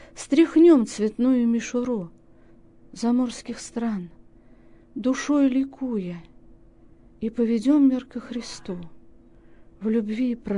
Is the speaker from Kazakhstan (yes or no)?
no; Orenburg Oblast, Russia; Я же казачка, оренбургская казачка.